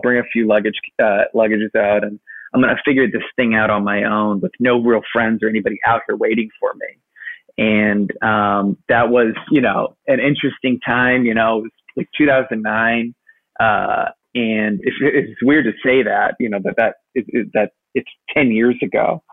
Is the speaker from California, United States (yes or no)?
yes; Los Angeles, California, United States; I had my friends and my family, and that was my base. And, you know, I grew up in the Valley.